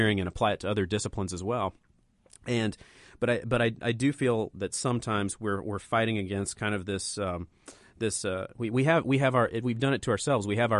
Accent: Illinois, United States; In Indiana, I grew up in Illinois. My wife grew up in the Bay Area. Mm-hmm. We love it here. Mm-hmm. This is our home now.

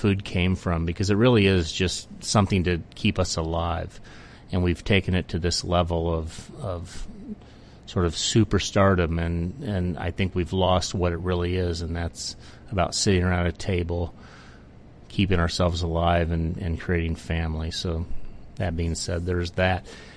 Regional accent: Terre Haute, Indiana, United States; born there; I was born in Terre Haute, and so every Thanksgiving, every Christmas was, you know, the exact same meal, but they were good.

